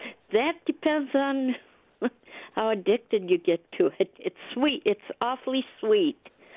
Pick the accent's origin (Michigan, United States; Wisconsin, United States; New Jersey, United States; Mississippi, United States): Wisconsin, United States; Madison; also born or lived in Boston; Hi. I'm originally from Madison here in Wisconsin, but lived in Boston for 35 years